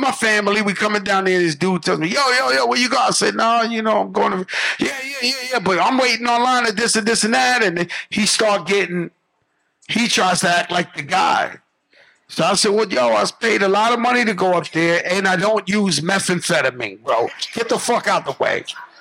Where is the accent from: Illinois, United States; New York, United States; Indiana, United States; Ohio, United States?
New York, United States; Bronx; Yeah, I'm from the Bronx where the shit invented. I wasn't that old. I was a kid.